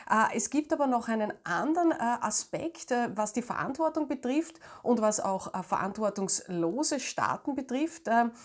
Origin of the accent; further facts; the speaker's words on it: Austria; aber so eine Art Auffangnetz gibt es ja auch bei uns in Österreich.